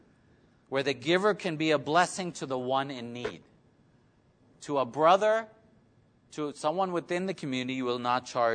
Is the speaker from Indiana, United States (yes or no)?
no; New York, United States; Growing up in New York, you hear about the Jewish community and all their wealth.